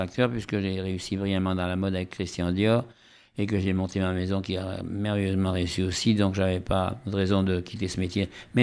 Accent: Venice, Veneto, Italy; moi, je suis italien et vénitien, oui, vous savez

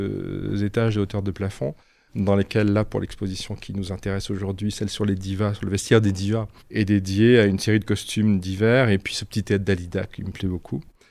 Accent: Arles, Provence-Alpes-Côte d'Azur, France; born there; Dieu sait si je viens moi-même d'une ville très chargée d'histoire, puisque je suis né à Arles.

